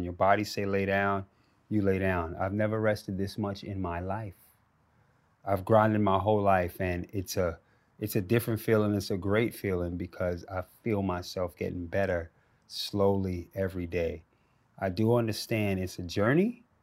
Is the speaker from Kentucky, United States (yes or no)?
no; New York City, New York, United States; now in Australia; New York City's my hometown, Australia's my home.